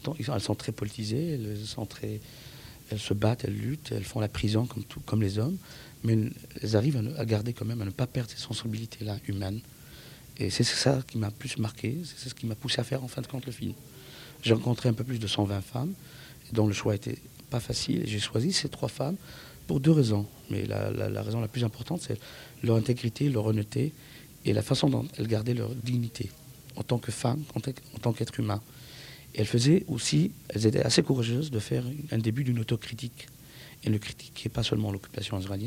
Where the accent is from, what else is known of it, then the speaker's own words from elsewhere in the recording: Morocco; born there; je suis né au Maroc, donc ça m'a permis d'avoir ces sensibilités culturelles dans la musique